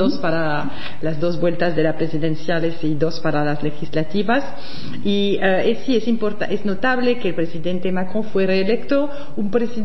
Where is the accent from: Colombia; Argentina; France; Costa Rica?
France; Sí, como francesa, como europea, esa presidencia del Consejo de la Unión Europea